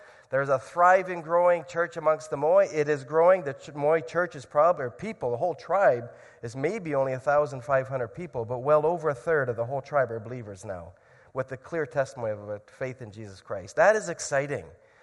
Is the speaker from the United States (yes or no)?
no; Indonesia; I grew up in Indonesia.